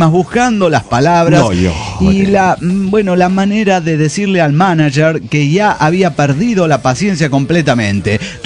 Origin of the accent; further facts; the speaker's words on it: Morelia, Michoacán, Mexico; de Morelia, Michoacán.